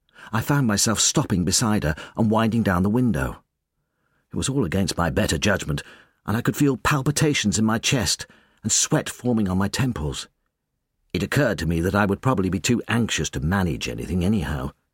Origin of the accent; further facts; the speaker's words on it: United Kingdom; I've always liked being British